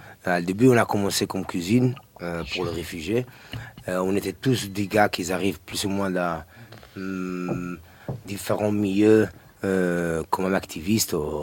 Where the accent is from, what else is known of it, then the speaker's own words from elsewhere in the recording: Italy; also born or lived in Morocco; je suis né au Maroc, grandi en Italie, j'ai vécu dans différents pays